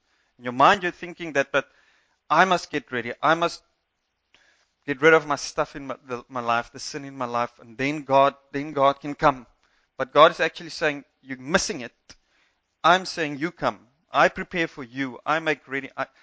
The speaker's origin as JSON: {"language": "English", "country": "South Africa", "first_language": "Afrikaans", "second_language": "English", "said": "nervous about preaching in Afrikaans than English. And I'm Afrikaans. I preach this in Afrikaans, now I'm in English, and I'm more relaxed now."}